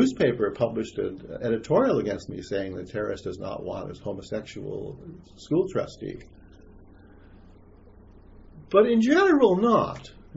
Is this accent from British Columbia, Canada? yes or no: yes; British Columbia, Canada; I couldn't be a Canadian because A, I'm American, B, I identify as gay, C, I'm from British Columbia, which is suspect even for Canadians.